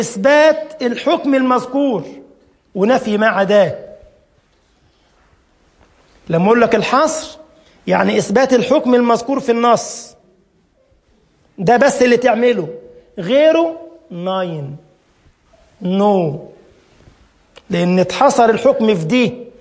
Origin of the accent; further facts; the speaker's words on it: Cairo, Cairo Governorate, Egypt; أنا طبعا من القاهرة